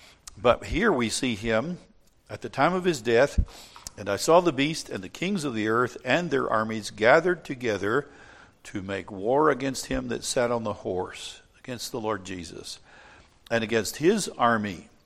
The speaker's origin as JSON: {"language": "English", "region": "Texas", "country": "United States", "tie": "born or raised there", "said": "You know, I grew up in Texas, and every horse I ever rode bit me, bucked me, or kicked me."}